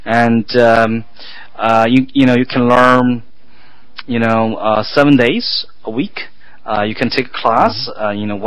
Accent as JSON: {"language": "English", "region": "Beijing", "country": "China", "tie": "born or raised there", "also_born_or_lived": "United States", "second_language": "English", "said": "I was born in Beijing, grew up in China, mm-hmm. and about a few years ago, I came back to China from Silicon Valley"}